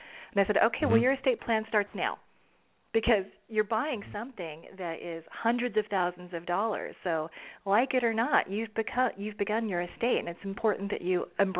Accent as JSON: {"language": "English", "region": "California", "country": "United States", "tie": "born or raised there", "said": "I grew up in Northern California in Silicon Valley and unwittingly witnessed the boom and then the bust, if you will, of technology."}